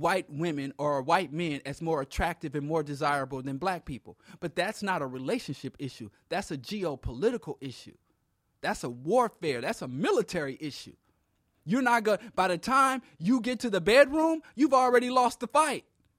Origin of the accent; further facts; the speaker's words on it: Kansas City, Missouri, United States; Even in when I was growing up in Kansas City, I lived in the inner city.